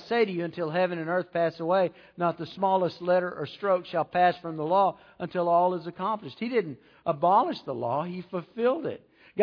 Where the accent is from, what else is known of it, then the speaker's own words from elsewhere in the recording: Texas, United States; moved away; And see, I grew up in Texas, and the rule of Texas driving is keep it going, fast is better. And then I came to Louisiana